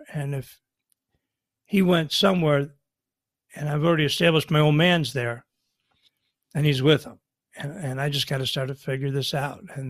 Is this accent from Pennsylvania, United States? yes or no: no; Buffalo, New York, United States; I grew up in Buffalo, so we're family's big Bills fans.